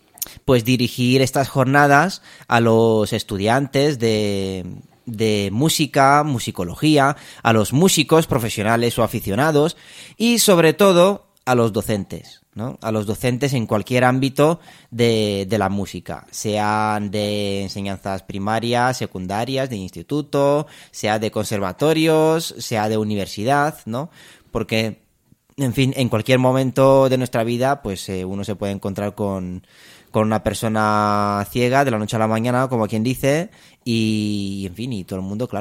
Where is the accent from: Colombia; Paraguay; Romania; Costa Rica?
Romania; Spanish is a second language; now in Spain; Yo soy de Rumanía, me vine ya hace muchos años a España y tal